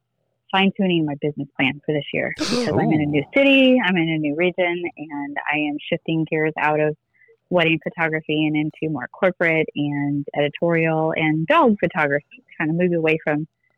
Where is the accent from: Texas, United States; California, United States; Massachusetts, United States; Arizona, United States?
California, United States; No, I grew up in Yosemite National Park. I am from California.